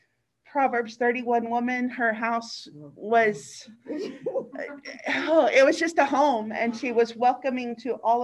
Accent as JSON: {"language": "English", "region": "Texas", "country": "United States", "said": "Now, I'm from Texas, and this was Virginia, and it was my first time away from home."}